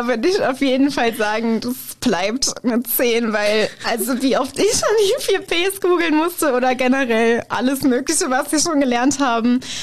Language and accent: German; Germany; Also ich bin ja aus Deutschland, wo Bier ja auch schon ein großes Thema ist.